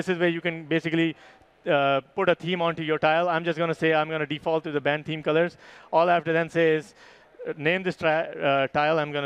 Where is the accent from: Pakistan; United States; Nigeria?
Pakistan; I personally, because I'm from Pakistan